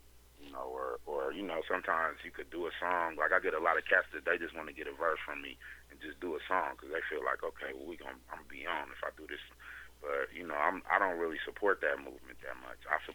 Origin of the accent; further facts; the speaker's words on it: East Coast, United States; being that I grew up on the East Coast